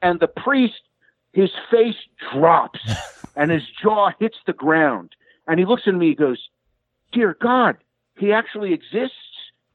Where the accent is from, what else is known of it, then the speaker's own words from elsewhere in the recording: Newark, New Jersey, United States; Family, we're from Newark, New Jersey originally. My cousin's still up in that area.